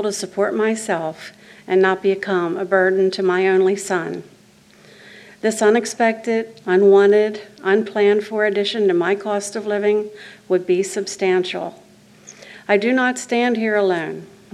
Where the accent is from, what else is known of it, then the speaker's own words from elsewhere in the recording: Delaware, United States; I was born and raised in Delaware. Newcastle County was my home for most of my life.